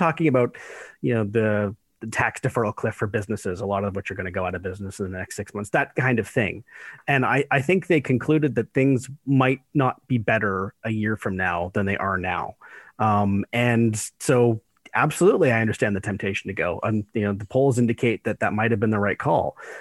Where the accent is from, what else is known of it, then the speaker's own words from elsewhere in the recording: Alberta, Canada; Where I grew up in Alberta, which was essentially a one party state at the time